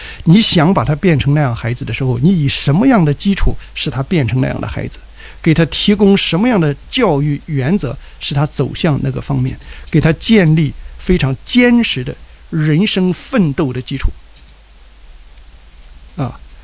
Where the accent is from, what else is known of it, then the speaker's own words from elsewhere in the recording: China; 男男女女，我们中国人还起个非常好听的名字叫宅女